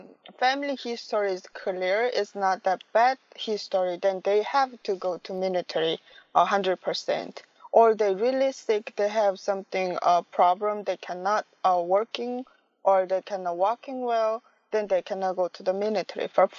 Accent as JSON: {"language": "English", "country": "North Korea", "second_language": "English", "lives_now": "United States", "said": "A lot of Americans, when I say I come from North Korea, they was surprised."}